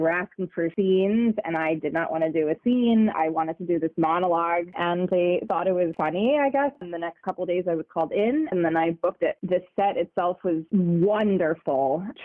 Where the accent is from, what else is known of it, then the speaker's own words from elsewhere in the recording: New York, United States; I think that's just the nature of growing up in New York.